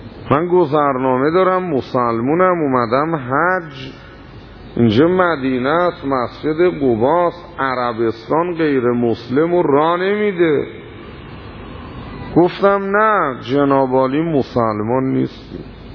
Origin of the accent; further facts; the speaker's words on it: Iran; به من گفتش که منوی شما اهل کجایی؟ گفتم ایران.